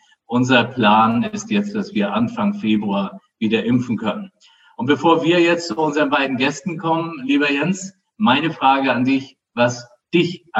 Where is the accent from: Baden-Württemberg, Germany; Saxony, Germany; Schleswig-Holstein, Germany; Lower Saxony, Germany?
Schleswig-Holstein, Germany; Flensburg; born there; Was mich ein bisschen erinnert an meine Geburtsstadt Flensburg